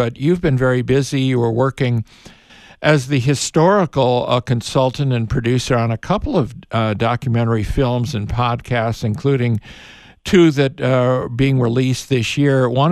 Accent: Chicago, Illinois, United States; moved away as an adult; I come from the Chicago area and have traveled it when I came out to the University of Arizona back in the mid-60s.

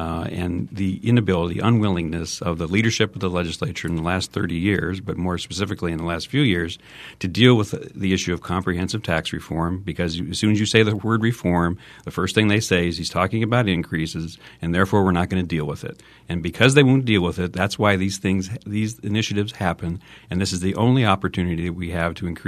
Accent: Arizona, United States; I grew up here in Arizona. I graduated from high school in this district.

